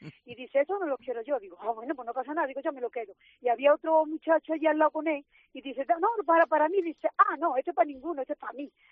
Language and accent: Spanish; Aguadulce, Andalusia, Spain; De Sevilla, claro.